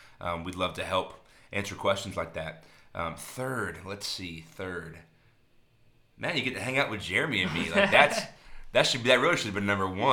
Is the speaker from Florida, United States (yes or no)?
yes; Orlando, Florida, United States; also born or lived in Dallas; We grew up in Florida. I'm from Orlando, the Disney World area.